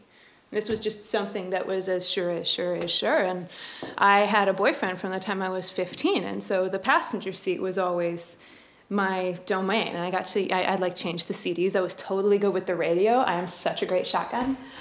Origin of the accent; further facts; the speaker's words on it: Gig Harbor, Washington, United States; I grew up in Gig Harbor, Washington, gorgeous place, used to be rural once, not anymore.